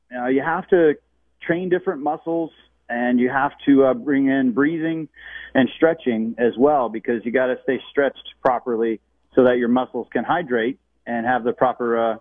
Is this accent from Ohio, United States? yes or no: no; Las Vegas, Nevada, United States; And I grew up in Vegas as a WGN baby.